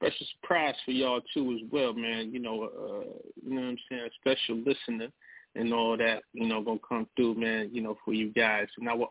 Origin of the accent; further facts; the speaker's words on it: Daytona Beach, Florida, United States; born there; I was born in Florida, Daytona Beach.